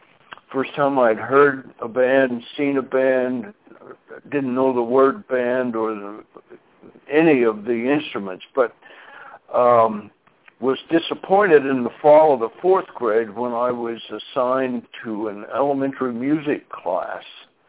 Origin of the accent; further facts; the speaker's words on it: Centerville, Tennessee, United States; moved away; also born or lived in Michigan; I'm originally from Tennessee, central Tennessee area, Centerville, and more notably Cow Holler, Tennessee, which was a very small, wide spot in the road in the Centerville School District.